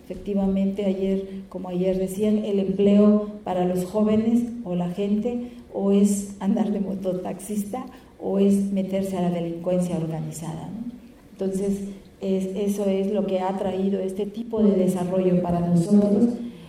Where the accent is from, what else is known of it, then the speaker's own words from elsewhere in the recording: Oaxaca, Mexico; aquí en el Istmo de Tehuantepec, de donde yo vengo, y en otras partes del país existen conflictos energéticos.